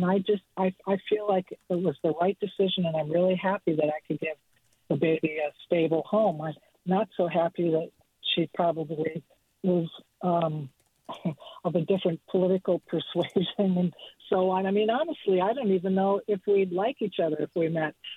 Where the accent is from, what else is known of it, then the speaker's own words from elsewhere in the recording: Minnesota, United States; now in Aspen, United States; I was spending some time, a year living out in Aspen, Colorado. I'm originally from Minnesota.